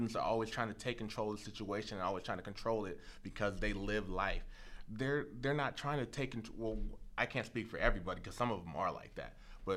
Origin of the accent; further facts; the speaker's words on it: California, United States; I'm from California, born and raised.